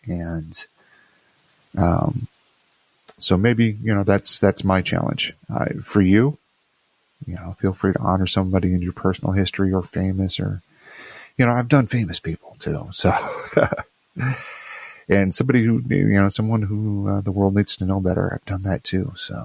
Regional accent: Rockford, Illinois, United States; I remember going to see that in my hometown of Rockford, Illinois, with my mom.

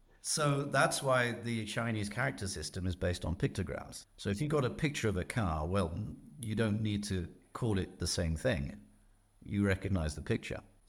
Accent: England, United Kingdom; And I'm English

